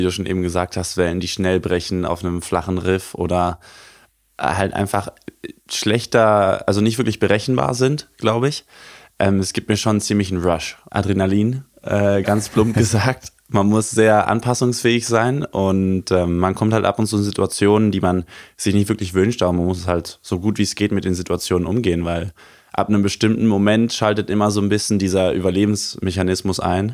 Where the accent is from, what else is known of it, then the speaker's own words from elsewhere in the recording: Canary Islands, Spain; als ich Kind war, ich bin auf Fuerteventura geboren und aufgewachsen